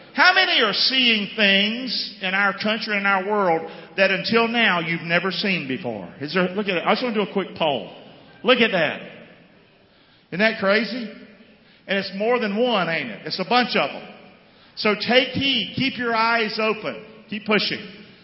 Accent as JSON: {"language": "English", "town": "Rockingham", "region": "North Carolina", "country": "United States", "said": "I'm from Rockingham, North Carolina."}